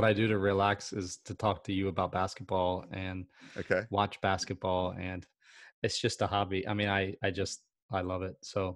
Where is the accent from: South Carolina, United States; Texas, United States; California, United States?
South Carolina, United States; I'm from South Carolina